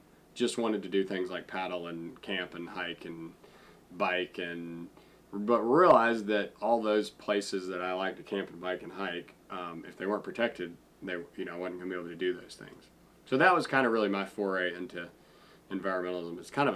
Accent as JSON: {"language": "English", "region": "Georgia", "country": "United States", "tie": "born or raised there", "said": "I grew up in Georgia. I grew up going to summer camp here."}